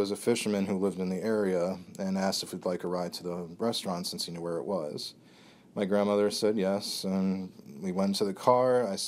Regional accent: Hollywood, Florida, United States; I grew up in Hollywood, Florida. My grandparents at that time lived in Miami Gardens.

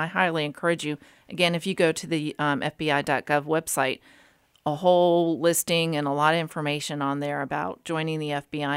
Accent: Argentina; I grew up in Argentina, so I was a Spanish speaker, and I used my language a lot

